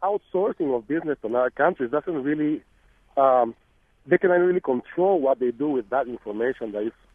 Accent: Peru; now in United States; I've been living here in the States for more than half of my life. I came here legally from Peru.

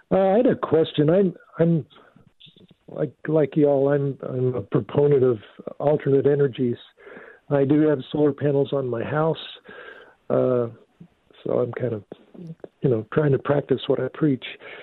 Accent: Colorado, United States; Well, I grew up in Western Colorado too during the uranium boom in the '60s, and there was a lot of very negative effects from mining there

